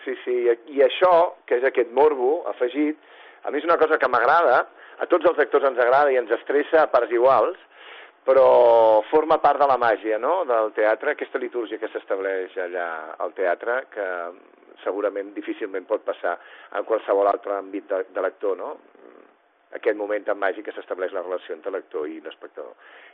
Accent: Barcelona, Catalonia, Spain; Jo creuava el barri, anava a Sant Andreu, jo soc de Gràcia, anava fins a Sant Andreu a fer teatre.

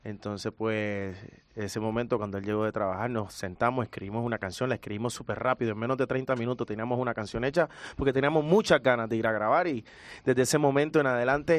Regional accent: Puerto Rico; Puerto Rico somos muy caribeños. Todas esas influencias de esos ritmos africanos que obviamente lo mezclamos con lo tropical y pues con sonido jamaiquino, urbano, de hip hop

